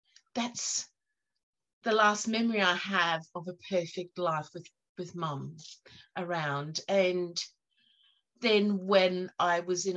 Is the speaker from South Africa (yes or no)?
yes; South Africa; born there; I was born in South Africa.